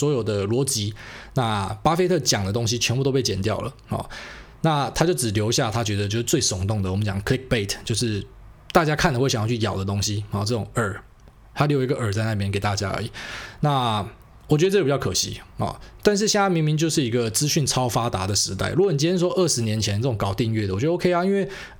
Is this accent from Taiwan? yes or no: yes; Taiwan; 但因为我台湾人嘛，我就讲我观察到的现象